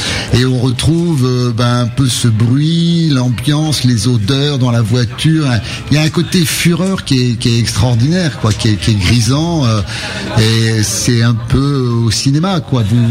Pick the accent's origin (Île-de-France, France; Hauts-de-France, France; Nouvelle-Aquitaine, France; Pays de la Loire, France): Hauts-de-France, France; Compiègne; Je suis de la région, en fait, je suis Picard.